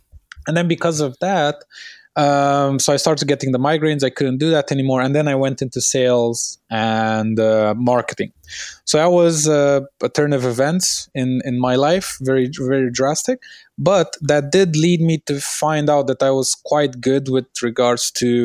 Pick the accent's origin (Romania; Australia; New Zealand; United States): Romania; Transylvania; I was born in Transylvania. I was born in a very small town. I think like maybe 2,000 people around. So I was raised there with, you know, the cattle, the chickens, everything, like working the land